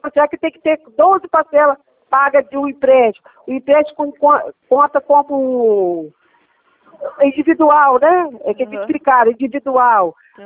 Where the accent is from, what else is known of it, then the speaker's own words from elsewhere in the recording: Minas Gerais, Brazil; Eu sou de Minas Gerais.